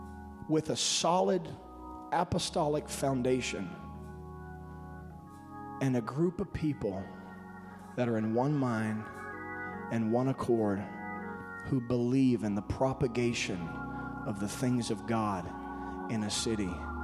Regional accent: Louisiana, United States; We're imports. My wife's an import from South Louisiana. I'm an import from Louisiana.

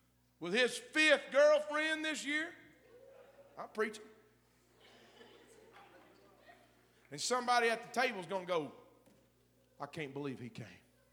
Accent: the South, United States; I'm in the South. I'm from the South. I are one of y'all.

